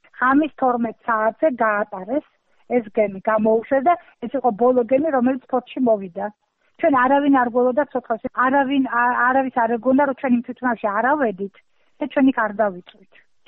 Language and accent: Georgian; Sukhumi, Abkhazia, Georgia; moved away as an adult; now in Zugdidi, Georgia; ეს კარუსელები და ეს არის მთელი ჩემი ბავშვობა. დღეს ამ ჩვენს ბავშვებს ეს ფუფუნება არ აქვთ, ზუგდიდში განსაკუთრებულად. და სოხუმში ეს შესაძლებლობა იყო, ყოველი დღე იყო დღესასწაული.